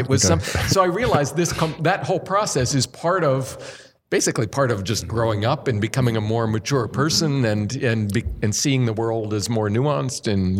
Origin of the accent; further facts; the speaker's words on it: Johnstown, Pennsylvania, United States; My next book is about my grandfather and his world in my hometown in Johnstown, Pennsylvania, in mostly kind of in the 50s.